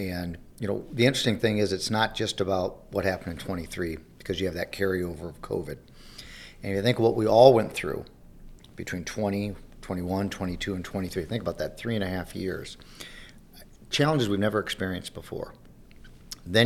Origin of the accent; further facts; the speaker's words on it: St. Paul, Minnesota, United States; St. Paul.